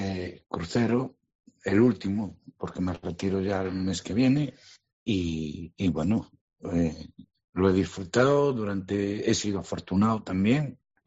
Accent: Ferrol, Galicia, Spain; tres somos de Ferrol, va un carpintero, Roberto, el amas de velero y el peluquero que soy yo. Somos de Ferrol los tres

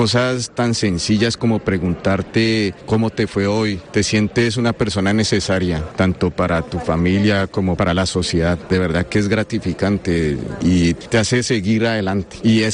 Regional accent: Colombia; Vengo de Colombia, tengo 46 años, tengo dos hijos.

